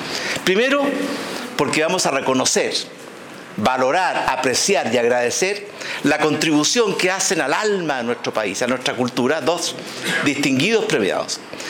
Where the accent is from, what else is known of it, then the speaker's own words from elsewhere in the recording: Chile; lo que somos como chilenos